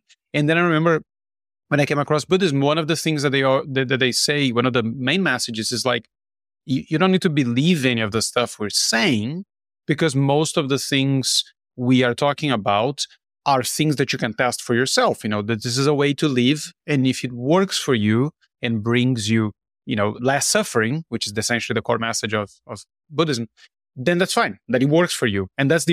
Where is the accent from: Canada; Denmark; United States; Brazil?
Brazil; I grew up in Brazil, my family was Catholic